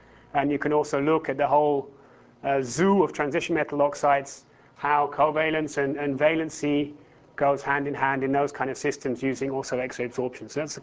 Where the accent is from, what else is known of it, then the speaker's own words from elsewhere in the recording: England, United Kingdom; I'm allowed to make such horrible puns at Shakespeare's expense as I come from England